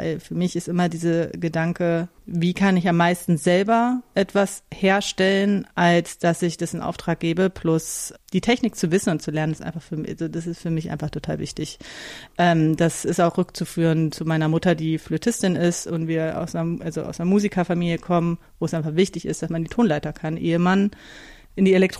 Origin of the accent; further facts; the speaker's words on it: Hanover, Lower Saxony, Germany; also born or lived in Hamburg / Cologne / Halle; now in Berlin, Germany; Ja, geboren in Hannover, da habe ich natürlich meine ganzen Schulabschlüsse gemacht. Ich bin nach Halle gekommen, auch über Umwege, über Hamburg und Köln